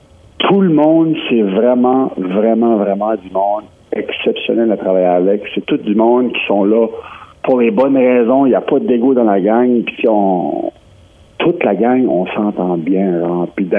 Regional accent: Moncton, New Brunswick, Canada; Puis, tu sais, c'est ma ville natale. Moi, je viens de Moncton.

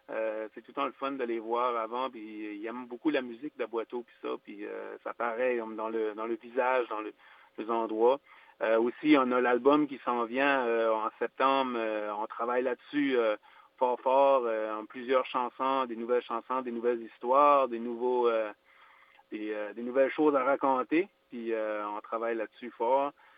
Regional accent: Acadia, Canada; T'sais, on est acadien, mais on a beaucoup d'influence anglaise aussi.

